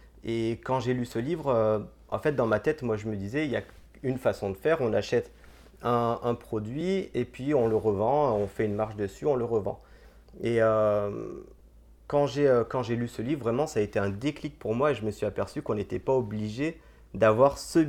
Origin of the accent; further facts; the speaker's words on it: Southern France, France; nous, on est originaire du sud de la France